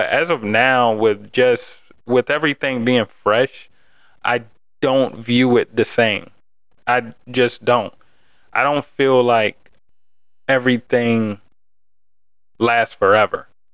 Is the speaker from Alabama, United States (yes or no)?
no; Isle of Wight, Virginia, United States; also born or lived in Richmond; we moved from Richmond back kind of to where I'm from, Isle of Wight, and we built a house.